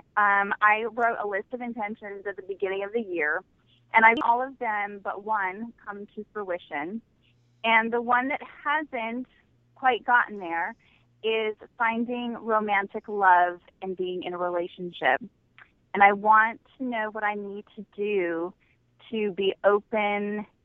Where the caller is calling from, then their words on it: Syracuse, New York, United States; I am calling from Syracuse, New York.